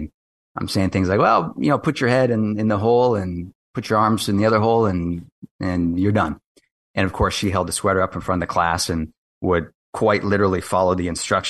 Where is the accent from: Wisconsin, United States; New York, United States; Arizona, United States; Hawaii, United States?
Hawaii, United States; Kailua; also born or lived in West Coast; so I grew up on the windward side of Oahu in Kailua. So various places all over Kailua itself, but Olomana, Aikahi.